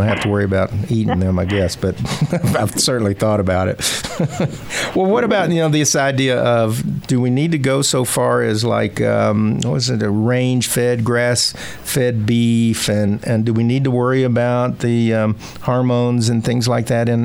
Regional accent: Arkansas, United States; I'm from Arkansas, and I'm telling you, it is noticeable.

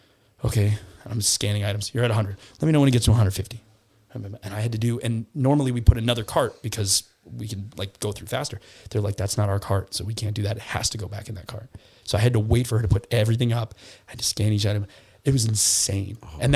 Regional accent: Colorado, United States; because I'm from Colorado and I actually took class in high school

